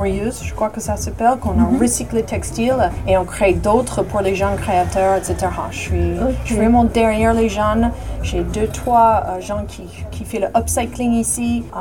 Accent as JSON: {"language": "French", "country": "United States", "second_language": "French", "lives_now": "France", "said": "c'est un petit touche, petit clin d'œil sur le fait que je suis américaine."}